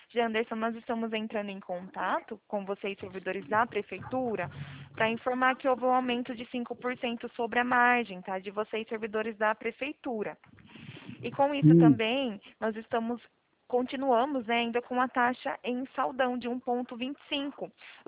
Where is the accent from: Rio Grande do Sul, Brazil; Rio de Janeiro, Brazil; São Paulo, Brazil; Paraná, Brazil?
São Paulo, Brazil; Sou daqui do interior de São Paulo.